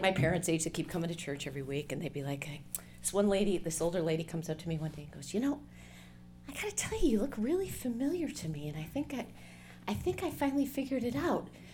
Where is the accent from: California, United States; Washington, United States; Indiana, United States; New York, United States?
California, United States; Burbank; I grew up in Burbank, you heard that mentioned.